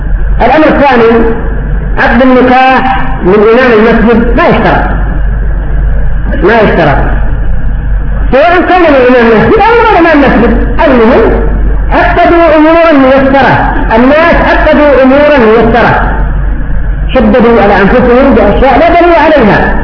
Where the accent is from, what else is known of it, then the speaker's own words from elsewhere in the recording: Yemen; وعندنا في اليمن المتزوج يقوم بسرعه قبل الولي